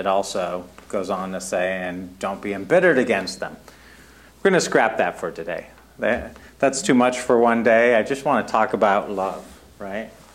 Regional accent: Germany; moved away; I grew up in Germany and we had religion classes there.

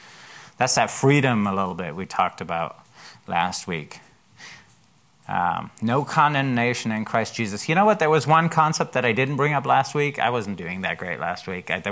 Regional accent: Germany; my church that I grew up with in Germany

